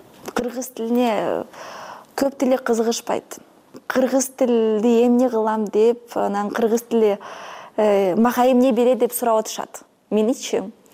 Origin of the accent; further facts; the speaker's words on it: Kazakhstan; now in Bishkek, Kyrgyzstan; Атам немис, негизи апам орус. Анан мен өзүм Казакстандан келгем. Азыр Бишкекте болгонума уже 10 жылдан ашты.